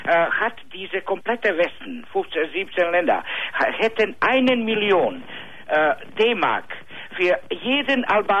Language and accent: German; Bosnia & Herzegovina; German is a second language; now in Düsseldorf, Germany; Ich bin Serbe. Ich bin ursprünglich aus Bosnien und ich lebe in Nähe von Belgrad.